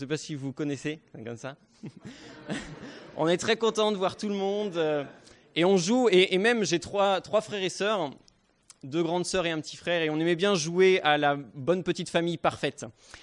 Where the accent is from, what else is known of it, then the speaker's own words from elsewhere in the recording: Normandy, France; donc je viens de Normandie, donc j'ai grandi en Normandie, donc j'ai fait une première école de commerce en Normandie aussi.